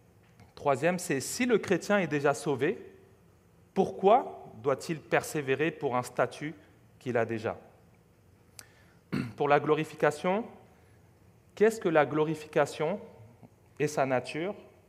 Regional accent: Montreal, Quebec, Canada; Je pense que nous, en tant que Montréalais, on est contents de voir les Canadiens gagner les playoffs

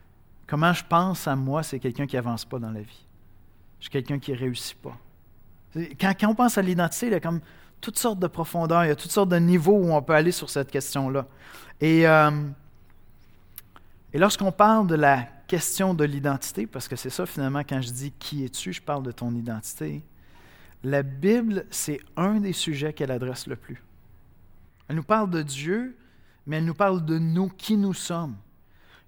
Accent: Cameroon; now in Canada; Moi, je suis Canadien, je suis Québécois. J'essaie de l'être, mais je suis encore pas mal Camerounais dans l'âme.

